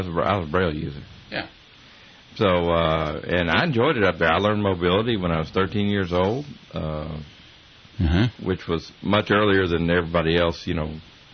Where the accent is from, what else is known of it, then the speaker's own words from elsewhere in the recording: Texas, United States; I was from Texas, so I had to leave.